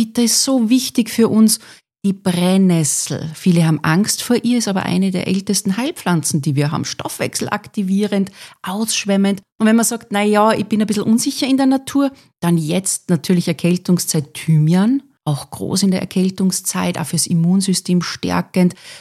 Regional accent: Salzburg, Austria; ich komme aus Salzburg

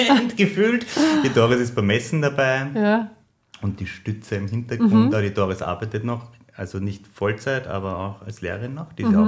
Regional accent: Vienna, Austria; Also wenn du als Wiener aufs Land kommst, das ist eh schon klar, das funktioniert nicht so gut.

